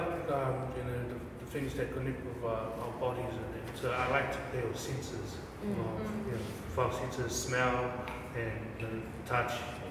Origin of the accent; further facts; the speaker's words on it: South Auckland, Auckland, New Zealand; growing up in South Auckland